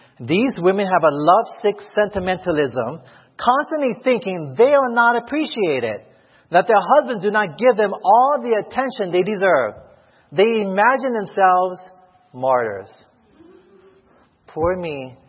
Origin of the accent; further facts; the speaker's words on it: Hawaii, United States; I'm from Hawaii, by the way.